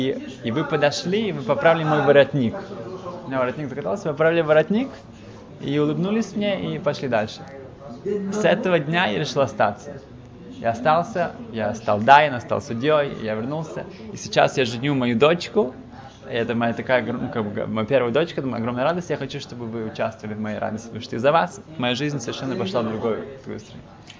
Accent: Switzerland; И я приехал туда из Швейцарии, я был очень одинок, я уже хотел уезжать.

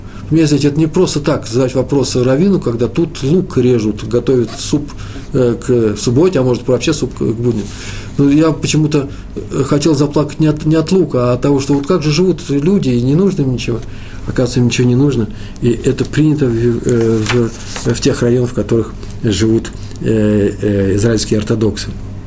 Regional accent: Moscow, Russia; Такого я в России никогда не видал. Я из Москвы во многих городах бывал.

